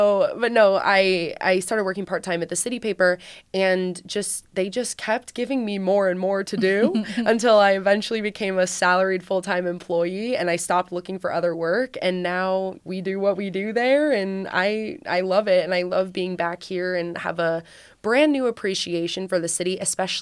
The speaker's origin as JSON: {"language": "English", "town": "Toledo", "region": "Ohio", "country": "United States", "tie": "born or raised there", "said": "was born and raised here. I grew up in Sylvania area."}